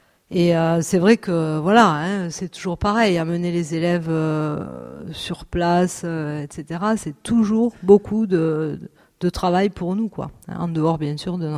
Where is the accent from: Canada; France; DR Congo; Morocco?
France; Toulouse, Occitanie; Je suis pas d'ici, moi je suis toulousaine aussi, hein, donc je suis pas d'ici